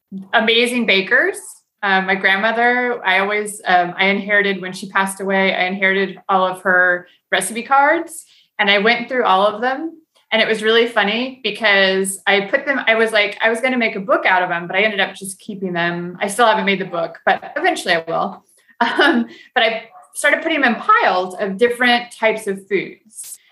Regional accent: California, United States; I'm very fortunate that I grew up in California, but we were in South Dakota for my dad's family.

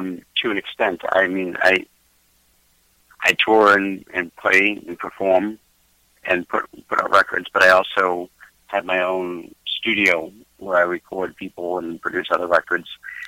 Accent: Massachusetts, United States; moved away as an adult; No, I grew up in just outside of Boston.

